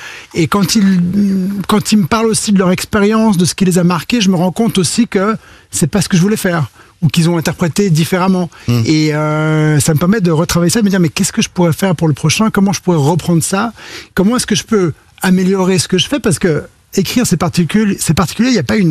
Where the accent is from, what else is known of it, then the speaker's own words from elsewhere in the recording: Switzerland; Et je suis, on rappelle que je suis suisse